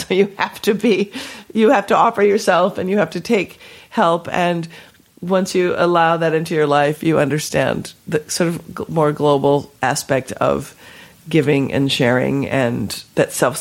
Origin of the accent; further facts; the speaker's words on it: Minnesota, United States; I was born and raised in Minnesota. My father is 100% Swedish. His parents came from Lund.